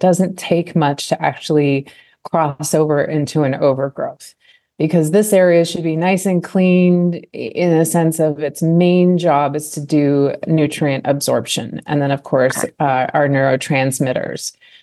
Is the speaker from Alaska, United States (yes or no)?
yes; Alaska, United States; I grew up in Alaska with mountain spring water that we'd go fill the jugs. We were a commercial fishing family.